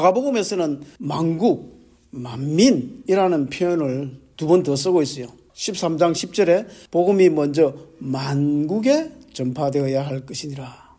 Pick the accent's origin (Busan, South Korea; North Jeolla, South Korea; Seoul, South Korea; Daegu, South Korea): Busan, South Korea; 제가 부산에서 자랐는데 일본하고 가깝기 때문에 일본의 말 잔재가 굉장히 많습니다.